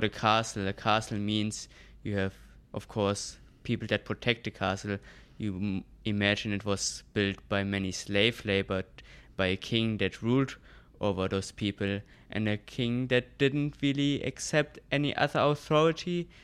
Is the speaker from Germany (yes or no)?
yes; Germany; Yes, just growing up in Germany, you do have cultural events quite routinely.